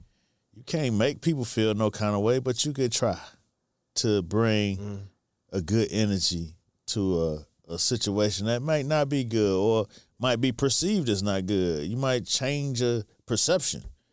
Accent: United States; But I understand the joy. I grew up in America. I grew up under the rules of all this shit.

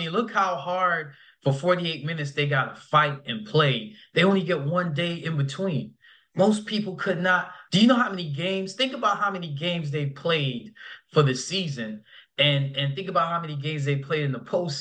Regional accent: New York, United States; I'm sorry. I'm from New York. I had you know, a former assistant from Jersey.

